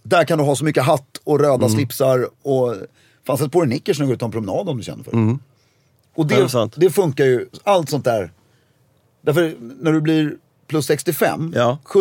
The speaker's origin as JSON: {"language": "Swedish", "town": "Stockholm", "region": "Stockholm County", "country": "Sweden", "said": "Hade jag gått med den klädseln i Stockholm så hade... Så det är där vi kommer ifrån lite också."}